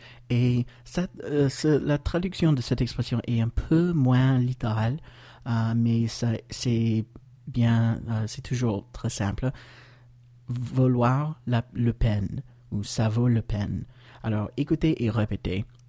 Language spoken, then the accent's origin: French; United States; French is a second language; je suis américain